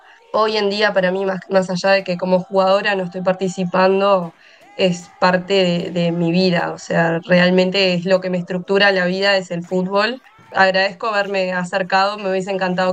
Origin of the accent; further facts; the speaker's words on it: Rocha, Uruguay; yo soy del interior también, soy de Rocha